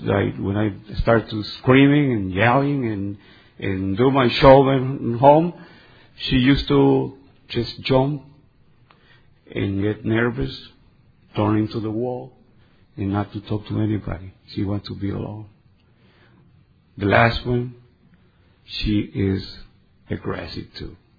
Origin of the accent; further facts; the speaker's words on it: Guatemala; now in United States; When I came from Guatemala, I had a girlfriend that I didn't know that she was pregnant.